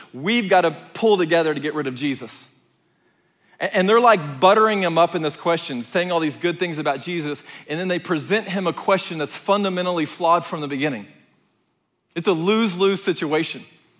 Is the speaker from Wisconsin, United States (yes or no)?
no; Dallas, Texas, United States; I grew up in Dallas a lot, so I was a Dallas Cowboy fan.